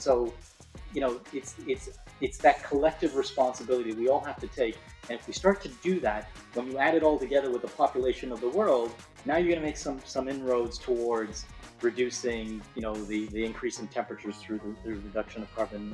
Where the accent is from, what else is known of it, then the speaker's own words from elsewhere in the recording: Canada; born there; I was born in Canada, but I'm Italian, so Godfather for sure.